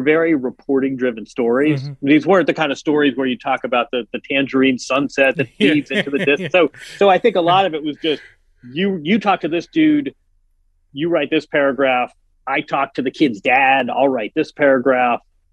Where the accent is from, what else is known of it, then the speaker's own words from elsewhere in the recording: Midwest, United States; No, I mean, Grant, we're both from the Midwest. We're roughly the same age.